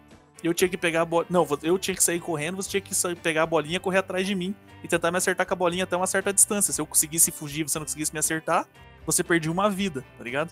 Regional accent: Brazil; Eu sou brasileiro.

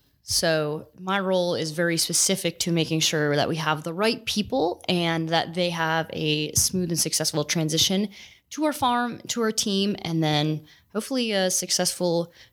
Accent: Iowa, United States; I'm from Northwest Iowa, work on my family farm there.

